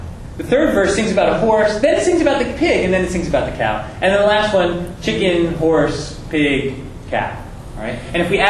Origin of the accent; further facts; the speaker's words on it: Norway; I am here from Norway.